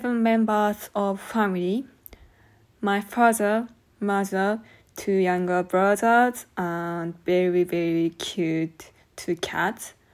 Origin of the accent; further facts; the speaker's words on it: Higashikagura, Hokkaido, Japan; English is a second language; I'm from Higashikagura, next to Asahikawa City. Higashikagura is a small town, but there is a full of nature and also very comfortable to live in.